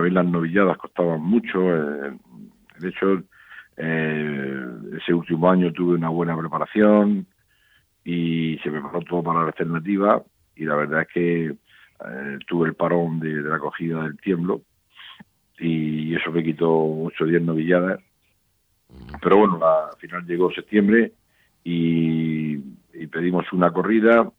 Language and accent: Spanish; Murcia, Region of Murcia, Spain; y en plena feria de Murcia, en mi tierra, con mi público, mi gente